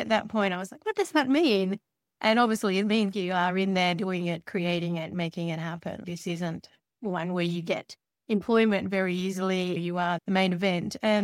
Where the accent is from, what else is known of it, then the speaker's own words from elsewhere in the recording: Tasmania, Australia; because I grew up in Tasmania